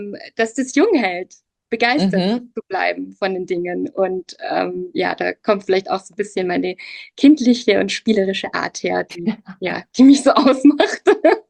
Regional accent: Lake Constance, Germany; now in Munich, Germany; Okay, also ursprünglich komme ich gar nicht aus München, sondern ich komme eigentlich vom Bodensee und bin jetzt auch schon, ich würde sagen, 20 Jahre in München.

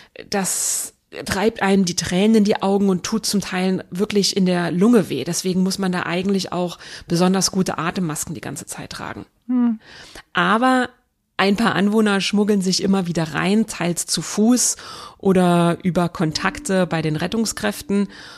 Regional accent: Switzerland; now in California, United States; die Häuser hier in Kalifornien sind ja nicht wie bei uns in der Schweiz mit Backstein gebaut

